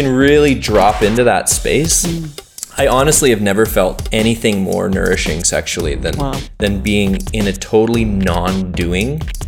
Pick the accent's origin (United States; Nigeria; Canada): Canada; I came down from Canada. And I'm a somatic sex educator in Canada.